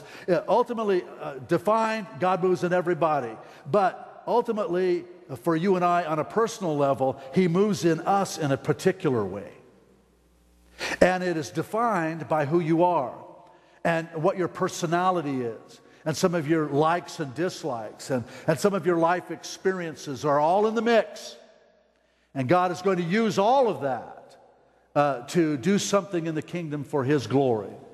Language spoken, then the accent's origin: English; Ireland; Coming from a long line. I was Irish. What do you expect? Well, I'm still Irish, but I'm changed. I'm born again Irish.